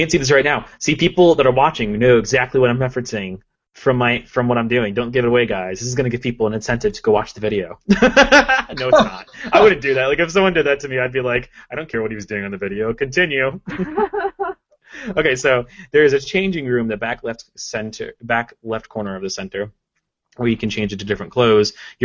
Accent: United States; I'm very American.

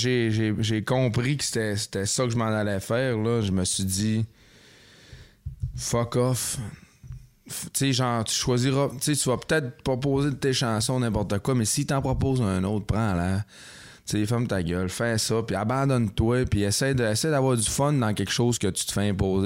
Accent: La Baie, Quebec, Canada; born there; j'étais en avant du Canadian Tower à Ville-de-la-Baie, où tu sais que je suis né, au SAG.

